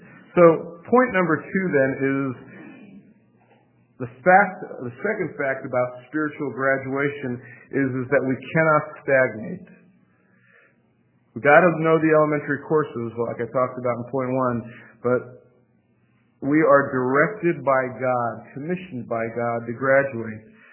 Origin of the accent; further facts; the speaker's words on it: Florida, United States; now in Washington, United States; I was raised in South Florida. I'm a child of my culture and my parents that way. I'm now living in Northwest Washington. It's very different.